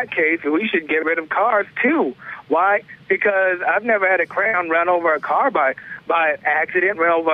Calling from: Texas, United States; I'm calling straight from Texas.

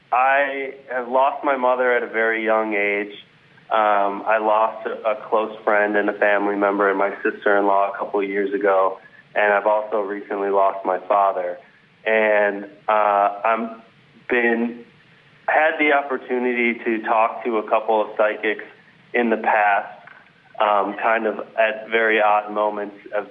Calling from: Chicago, Illinois, United States; I'm actually calling from Chicago as well.

